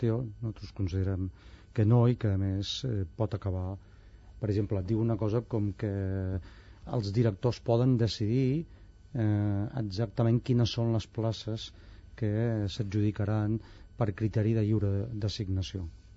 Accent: Barcelona, Catalonia, Spain; Jo, com que sóc de la Barceloneta, havia de sobreviure.

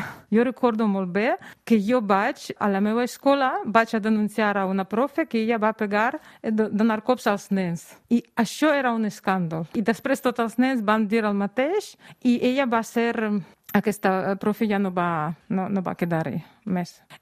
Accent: Pinsk, Brest Region, Belarus; born there; Catalan is a second language; also born or lived in Minsk; Jo vaig néixer a Pinsk, que és a prop de la frontera amb Polònia, més o menys a 100 quilòmetres de Polònia i també amb Ucrània, però després vaig passar molts anys a Minsk amb els meus germans

